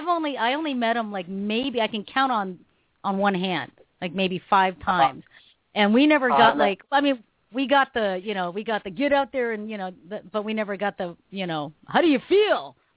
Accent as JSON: {"language": "English", "country": "Philippines", "said": "I'm Filipino, and I can't speak the language to save my life"}